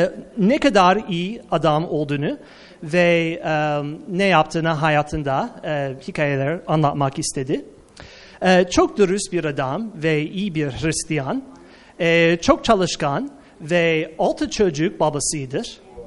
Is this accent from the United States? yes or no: yes; United States; Turkish is a second language; memleketim Doğu Karadeniz çok benzer. O yüzden bir Amerikalı Karadenizlisiyim. Öyle işte ama aksanım öyle değil.